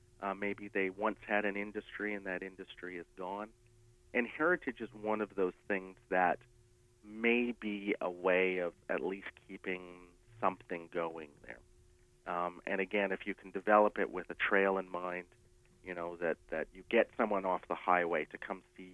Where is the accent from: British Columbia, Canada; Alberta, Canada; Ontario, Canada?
Alberta, Canada; the one I remember that we always had to stop at in growing up in Alberta